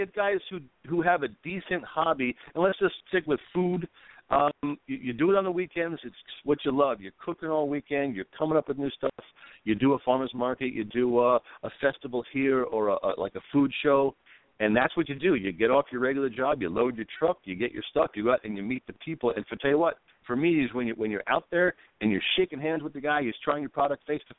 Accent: Lake Havasu City, Arizona, United States; I was born and raised in Arizona, in the desert southwest, Lake Havasu, Arizona.

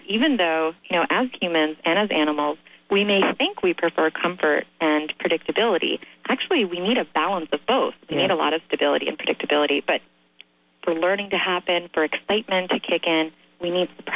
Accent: Ukraine; when I grew up in Ukraine

